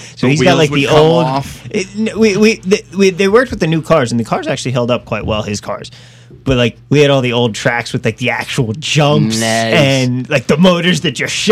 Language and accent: English; Nutley, New Jersey, United States; back to growing up in Nutley.